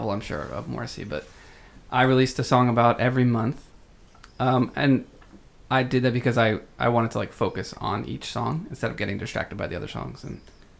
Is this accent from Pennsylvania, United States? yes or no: yes; Pennsylvania, United States; because I grew up in Pennsylvania. So it's like a quick little drive.